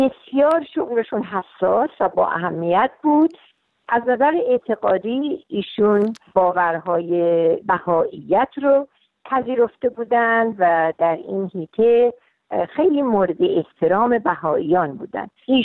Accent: south, Iran; خب من چون جنوبی هستم دلم میخواد یه غذای جنوبی روی میز بگذارم

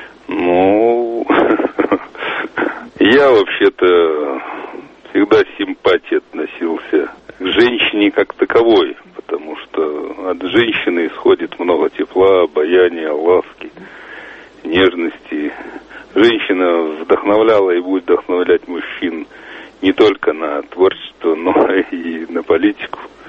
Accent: Oryol, Oryol Oblast, Russia; В родном городе Орле осталось много друзей, подруг, моих преподавателей и коллег в институте

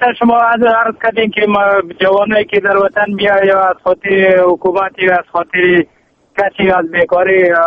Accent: Badakhshan, Afghanistan; also born or lived in Pakistan; شخص خدی ما از پاکستان آمدیم، 25 سال در پاکستان بریم آمدیم در وطن. ما هستم از ولایت بدخشان و رسوال شهر بزرگ.

